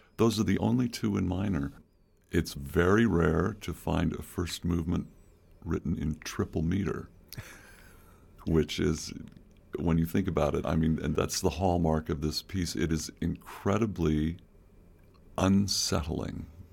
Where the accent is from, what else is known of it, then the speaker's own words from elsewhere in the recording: Colorado, United States; I have come to love this state, which is actually right next door to where I grew up in Colorado.